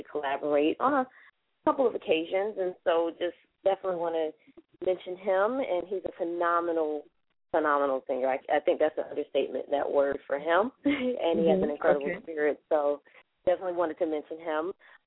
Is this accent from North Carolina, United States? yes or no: no; Atlanta, Georgia, United States; a lot of performances happening in Atlanta in the month of June, which is my hometown and where I was raised.